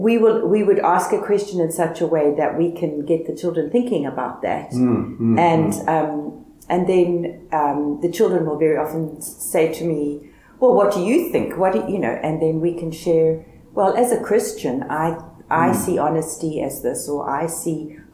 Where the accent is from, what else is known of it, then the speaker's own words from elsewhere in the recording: South Africa; now in England; I'm South African, so I use different words for different things, and I'm learning the English of England